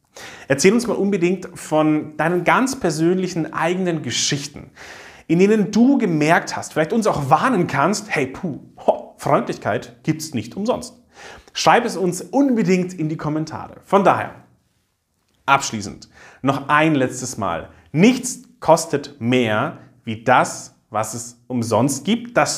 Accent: Pfaffenhofen an der Ilm, Bavaria, Germany; In meiner Heimatstadt Pfaffenhofen an der Ilm stand bei einer Partei dieser Satz

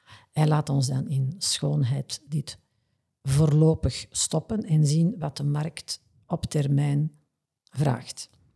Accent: Flanders, Belgium; Wij zijn Vlamingen, we zijn wat te bescheiden

